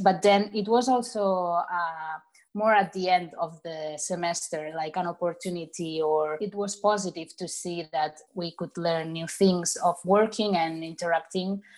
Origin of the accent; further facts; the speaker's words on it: Barcelona, Catalonia, Spain; now in Jyväskylä, Finland; I'm from Barcelona in Spain, but I'm currently living in Finland, in Jyväskylä, actually. I'm studying here my master's in development, education, and international cooperation.